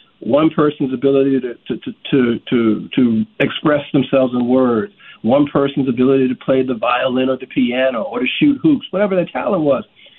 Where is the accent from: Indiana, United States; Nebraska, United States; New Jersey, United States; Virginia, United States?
Virginia, United States; Hampton; I grew up in Hampton, Virginia.